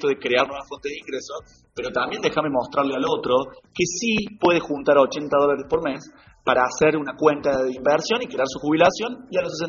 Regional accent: Argentina; now in Miami, United States; yo soy un convencido que como argentinos somos resilientes

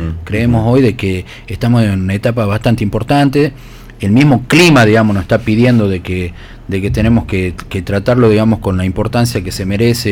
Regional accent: Argentina; creo que como argentinos tenemos que estar más unidos

